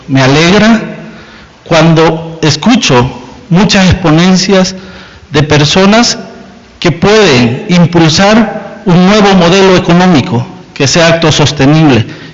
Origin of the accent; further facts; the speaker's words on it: San Isidro, Cabañas, El Salvador; vengo de una comunidad de San Isidro Cabañas, donde venimos teniendo una lucha muy fuerte en contra la minería metálica.